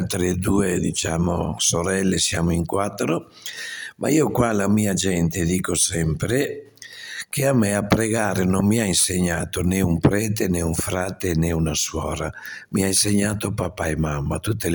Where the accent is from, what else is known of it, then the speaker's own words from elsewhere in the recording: Veneto, Italy; lì nel mio paese, in Valpolicella